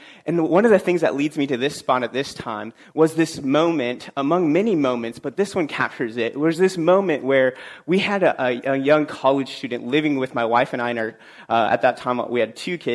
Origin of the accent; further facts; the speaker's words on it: Iowa, United States; The next stage, okay, I'm from Iowa, the next level of foreignness is that I actually was a pig farmer from Iowa.